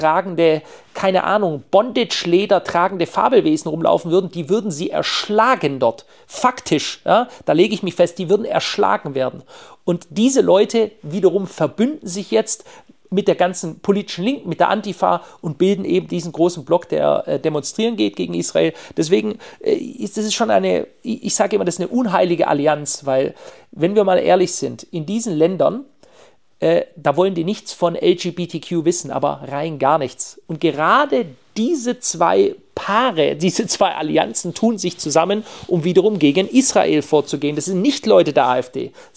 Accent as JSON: {"language": "German", "town": "Stuttgart", "region": "Baden-Württemberg", "country": "Germany", "tie": "born or raised there", "said": "ich spreche jetzt nur mal von meiner alten Heimat in Stuttgart."}